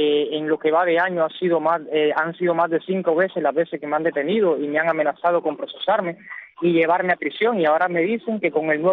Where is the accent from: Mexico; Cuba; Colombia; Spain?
Cuba; Como un cubano digno que se respeta, como un cubano que sabe que no he cometido ningún delito